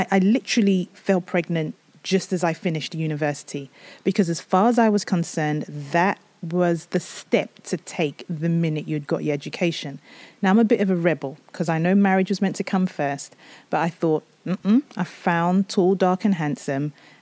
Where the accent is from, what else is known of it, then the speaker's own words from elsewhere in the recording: United Kingdom; born there; also born or lived in Nigeria; So I was born in the UK.